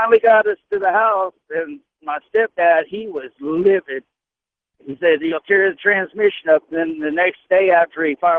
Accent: Barry, Illinois, United States; I grew up in Illinois and graduated in a little town called Barry.

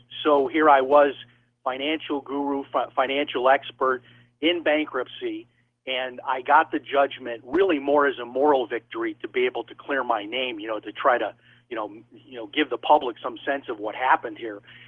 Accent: Chicago, Illinois, United States; Well, our greater family, I mean, our extended family, we're from Chicago. And, being in a Midwest city like

